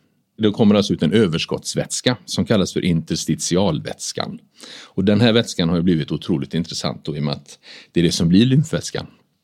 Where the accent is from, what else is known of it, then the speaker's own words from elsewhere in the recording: Gothenburg, Västra Götaland County, Sweden; så var jag ute och badade utanför Göteborg, där jag kommer ifrån.